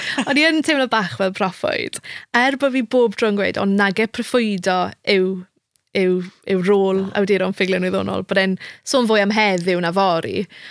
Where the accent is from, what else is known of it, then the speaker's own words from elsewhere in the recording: Carmarthen, Wales, United Kingdom; Wel, dwi o Garfyrddin ymwreiddiol